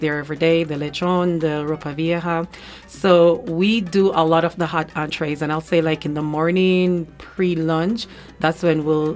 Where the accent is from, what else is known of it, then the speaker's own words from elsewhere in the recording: Jamaica; And our food in Jamaica, I'm Jamaican.